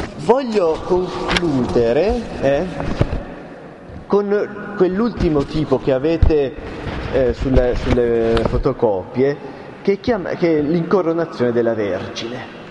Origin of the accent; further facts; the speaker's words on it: Tuscany, Italy; Pensate che io vengo dalla Toscana